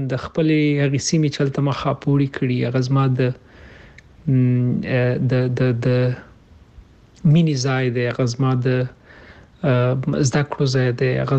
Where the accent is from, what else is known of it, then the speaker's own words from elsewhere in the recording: Kabul, Afghanistan; moved away; ما دا فکر کوم چې زه په کابل کې یم په وطن کې یم